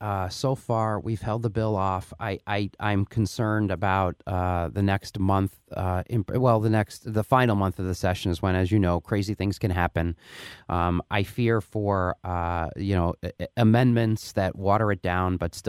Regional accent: New York, United States; born there; I was born in New York

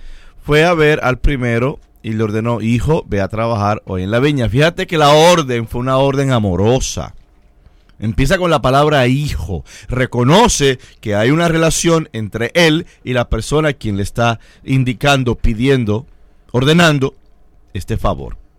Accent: Puerto Rico; es como los puertorriqueños, que hablamos con una fuerza en ocasiones que parece que estamos enojados, estamos enfogonados.

